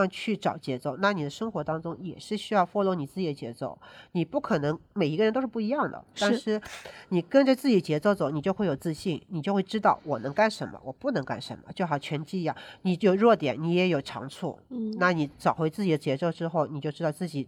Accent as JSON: {"language": "Chinese", "country": "China", "said": "因为我们中国人嘛"}